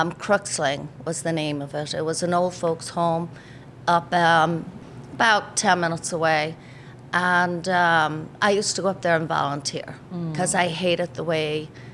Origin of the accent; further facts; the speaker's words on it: Tallaght, Leinster, Ireland; I am from a little village called Talla, growing up. It's about 7 miles from Dublin City. It was a small village at the end of the Dublin Wicklow Mountains that now has over 1 million people in it.